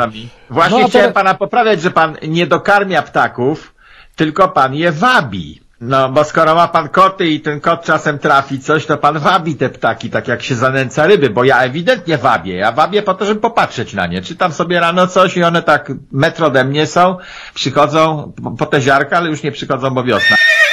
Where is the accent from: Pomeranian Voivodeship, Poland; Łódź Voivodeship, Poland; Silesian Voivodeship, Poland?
Pomeranian Voivodeship, Poland; ze Starogardu Gdańskiego, moje strony kociewskie